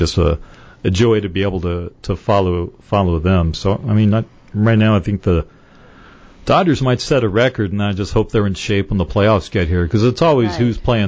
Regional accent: California, United States; you know, I got a friend, we're both from Northern California

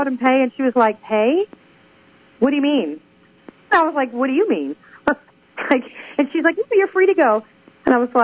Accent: United States; moved away; none of the things that we grew up using in the States are sold here because they're banned in the EU.

